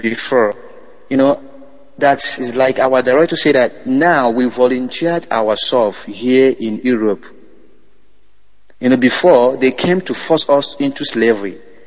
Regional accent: Omojoka, Imo, Nigeria; now in Madrid, Spain; Secretary of Indigenous People of Biafra here in Madrid. I'm from Omojoka, Amere, Oru East.

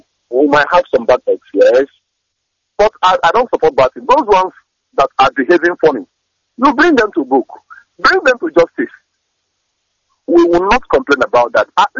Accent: Obeti, Imo, Nigeria; My own community where I come from. I come from Obeti. My community is called Obeti in Ohaji Ebema local government.

